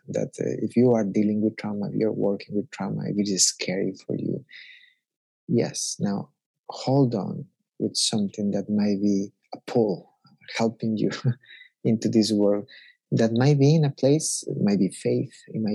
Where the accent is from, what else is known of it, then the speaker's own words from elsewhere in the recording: Ecuador; I don't know, I'm from Ecuador.